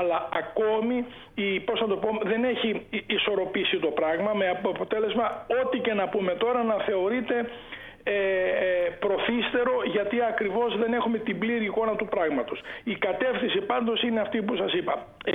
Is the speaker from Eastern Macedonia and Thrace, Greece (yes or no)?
yes; Drama, Eastern Macedonia and Thrace, Greece; Εγώ είμαι από τη Δράμα, εκλέγομαι στη Δράμα, μια αμυγός αγροκτηνοτροφική περιοχή.